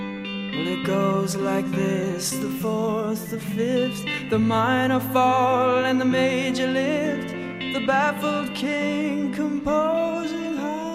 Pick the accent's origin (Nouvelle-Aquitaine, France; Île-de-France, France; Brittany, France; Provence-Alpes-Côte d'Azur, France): Brittany, France; Brest; quand je disais « je suis de Brest », on me disait « non, tu es vraiment d'où ?» La réponse qu'on attendait, c'est d'Indonésie.